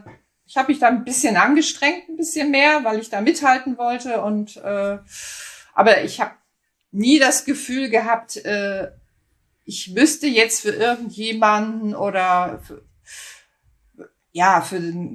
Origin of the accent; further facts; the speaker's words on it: Kiel, Schleswig-Holstein, Germany; Ich bin in Kiel aufgewachsen und war auch noch im Großhagener Verein damals bei meinem Jugendtrainer